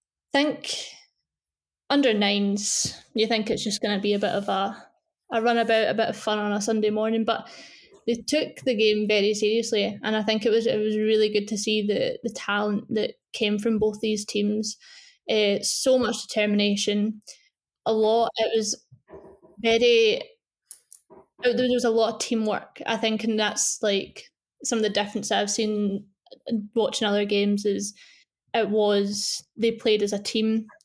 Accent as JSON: {"language": "English", "region": "Scotland", "country": "United Kingdom", "said": "I think being a Scot, and they're going to represent Scotland really well over there."}